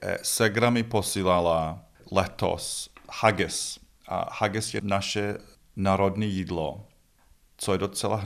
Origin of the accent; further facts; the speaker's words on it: Scotland, United Kingdom; Czech is a second language; now in Czech Republic; pozor, já jsem ze Skotska, musíte být opatrný a všechny se smije.